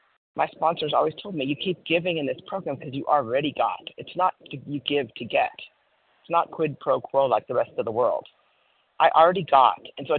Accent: Wyoming, United States; Good morning. … from Wyoming, and grateful to hear this reading this morning and the other shares.

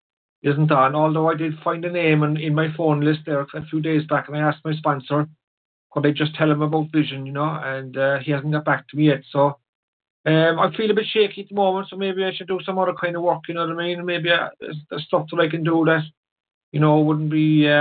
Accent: Ireland; I'm from the Republic of Ireland.

